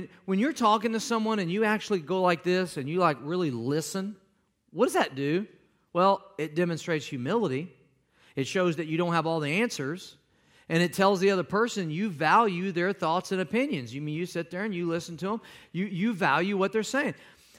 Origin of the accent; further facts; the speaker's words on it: Midwest, United States; But in everyday life, I'm from the Midwest. My mother's a Southerner from Louisiana, and we just talk slow.